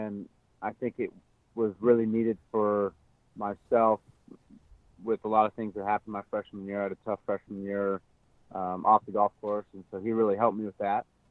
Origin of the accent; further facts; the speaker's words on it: Denver, Colorado, United States; I was fortunate enough to grow up playing at Cherry Hills Country Club. We joined there when I was about 11 years old.